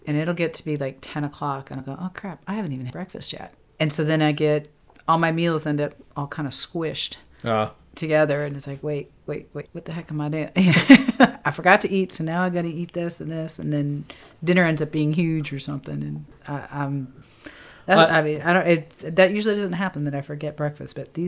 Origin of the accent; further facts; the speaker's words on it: Australia; I do hot tea because I'm from Australia, not because of New England.